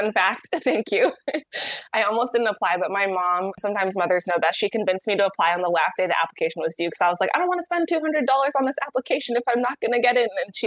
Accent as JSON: {"language": "English", "town": "Dayton", "region": "Ohio", "country": "United States", "tie": "born or raised there", "said": "So growing up, I grew up in Dayton, Ohio. My mom is Jamaican. My dad is, I like to call him, like, was regular black. So kind of this multicultural kid in this very white suburb."}